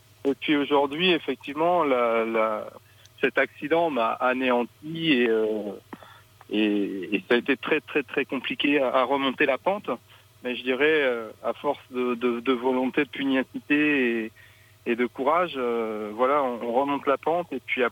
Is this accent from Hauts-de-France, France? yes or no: yes; Hauts-de-France, France; born there; moved away; je suis né dans l'Aisne et j'en suis parti même assez rapidement, mais je suis effectivement natif de la Picardie.